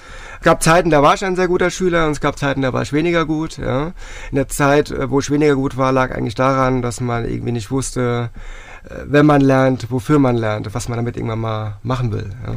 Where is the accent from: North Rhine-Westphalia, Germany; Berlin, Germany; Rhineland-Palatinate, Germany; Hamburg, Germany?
Rhineland-Palatinate, Germany; Nierstein; Gut, Nähe Mainz in Nierstein, aber mich hat es dann wieder irgendwann nach Mainz gezogen